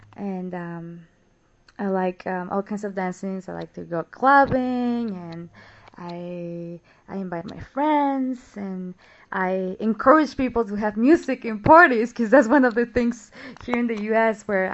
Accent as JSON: {"language": "English", "town": "Ensenada", "region": "Baja California", "country": "Mexico", "tie": "born or raised there", "second_language": "English", "said": "I was born and raised in Ensenada, Baja California Norte, Mexico. I was born in 1986, December 18, and I went to an all-girls school, Catholic school, since little until elementary school."}